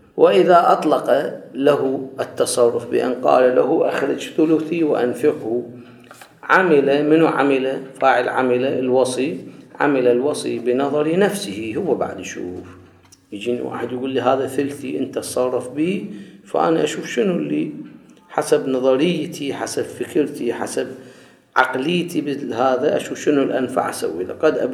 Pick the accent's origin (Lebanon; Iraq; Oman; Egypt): Iraq; هذا موجود عندنا بالعراق، متعارف.